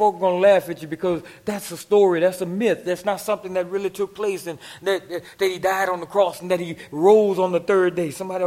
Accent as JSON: {"language": "English", "region": "Louisiana", "country": "United States", "said": "I'm from Louisiana, so folk do a lot of fishing out there."}